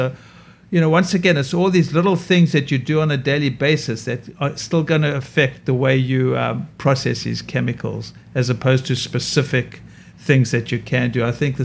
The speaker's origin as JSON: {"language": "English", "country": "South Africa", "tie": "born or raised there", "said": "growing up in South Africa, I was eating lots, you know, you eat lots of fruit."}